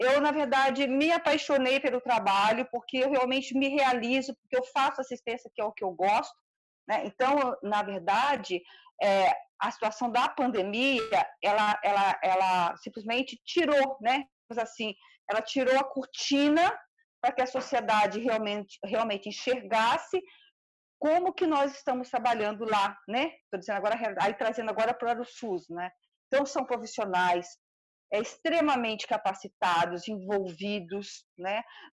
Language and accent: Portuguese; Rio de Janeiro, Brazil; now in São Paulo, Brazil; Eu sou do interior do Rio, me formei em técnica de enfermagem, depois eu vim para São Paulo